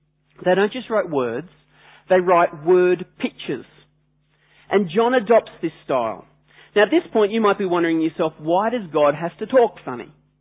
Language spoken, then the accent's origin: English; Australia; The technical term for this is genre, or as the French say, genre. But we're Australian, so we say genre.